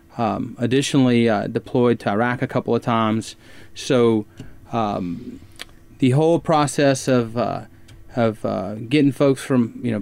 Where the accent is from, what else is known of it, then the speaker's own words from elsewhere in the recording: Merryville, Louisiana, United States; also born or lived in Lake Charles; Well, I grew up in Maryville, Louisiana, which is just a couple of miles from Texas, on the probably about 3 miles from the Texas border, right across from Newton and Bonware. Then I spent a lot of my college time in Lake Charles.